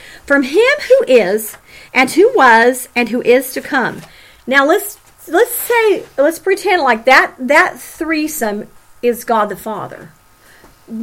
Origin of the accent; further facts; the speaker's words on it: England, United Kingdom; Now, you know, I'm an English person, and I'm into language, so I went, now that's singular.